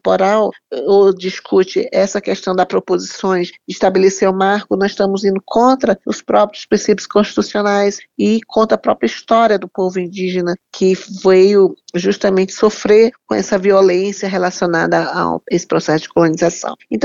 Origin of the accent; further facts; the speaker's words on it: Amazon, Brazil; Eu sou da Amazônia, eu vim de lá com esse pensamento